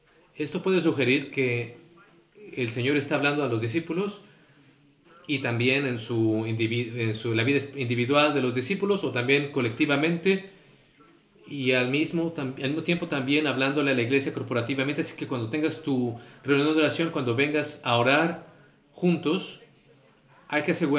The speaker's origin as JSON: {"language": "Spanish", "region": "Southern United States", "country": "United States", "second_language": "Spanish", "said": "Yo vengo de Estados Unidos del Sur y tenemos una convención allí, lingüística"}